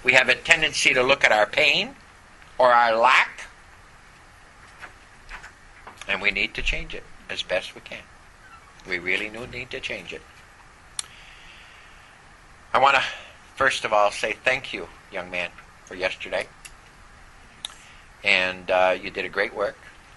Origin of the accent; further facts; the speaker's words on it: Canada; Well, that's like me trying to give up being Canadian.